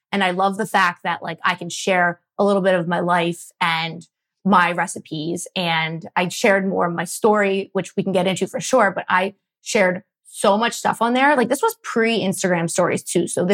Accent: Philadelphia, Pennsylvania, United States; I'm from Philly, born and raised in the suburbs. And then I never left. I've lived here my entire life

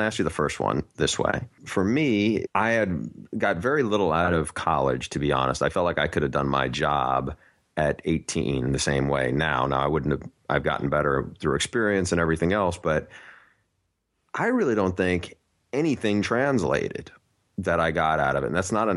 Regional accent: New York, United States; I knew some of the names because I grew up in New York, but I just didn't know who they were or anything.

